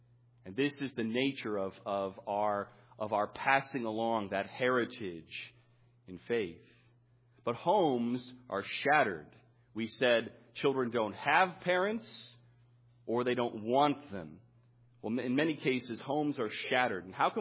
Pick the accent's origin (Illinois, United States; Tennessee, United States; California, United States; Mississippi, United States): Illinois, United States; Chicago; You know, I'm from Chicago where it gets very cold. Here it's a toss up